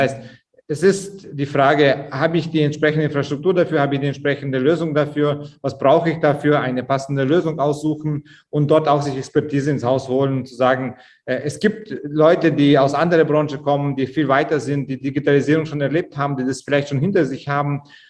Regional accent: Augsburg, Bavaria, Germany; Augsburg, wo ich herkomme

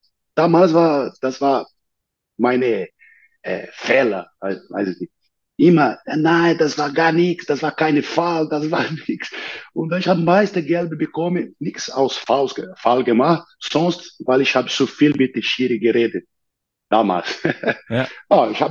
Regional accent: Southern Brazil, Brazil; German is a second language; ich komme aus Süden von Brasilien.

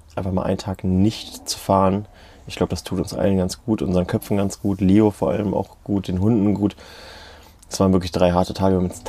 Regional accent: Hanover, Lower Saxony, Germany; born there; ich bin geboren in Hannover.

